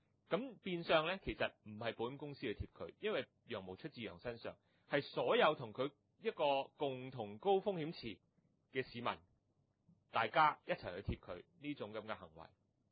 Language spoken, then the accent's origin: Cantonese; Hong Kong; 反而我覺得我哋香港人一個所謂自助餐嘅心態係可能比較貼切。